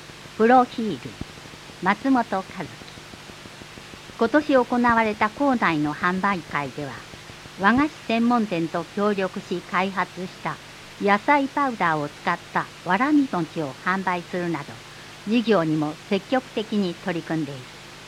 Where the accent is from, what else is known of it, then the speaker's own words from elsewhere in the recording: Isesaki, Gunma, Japan; 伊勢崎市で生まれ育った私ですが、まだまだ知らない魅力がたくさんあることを気づかされます。